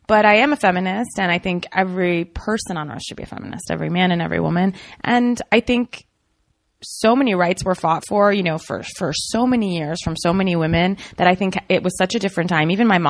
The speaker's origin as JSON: {"language": "English", "town": "Alexandria", "region": "Virginia", "country": "United States", "tie": "born or raised there", "said": "I grew up outside DC in Virginia and Alexandria."}